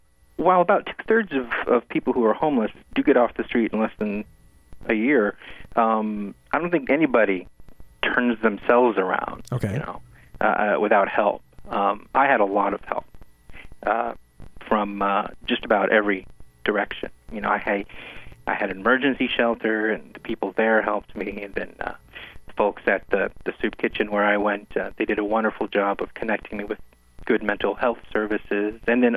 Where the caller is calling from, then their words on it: Washington, District of Columbia, United States; Washington, D.C.